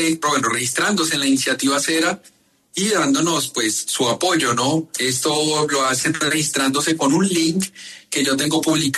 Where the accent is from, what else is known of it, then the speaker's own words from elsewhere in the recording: Mosquera, Cundinamarca, Colombia; De bueno, Mosquera. De Bogotá, pero de Mosquera.